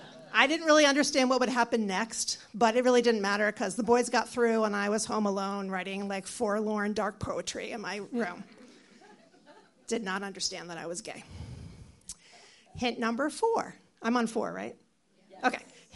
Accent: Massachusetts, United States; I grew up in Massachusetts. My mother was in love with Provincetown, and we went there all the time.

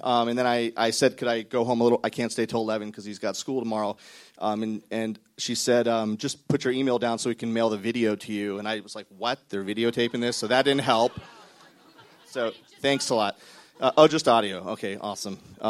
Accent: California, United States; I'm from California. We do weird stuff.

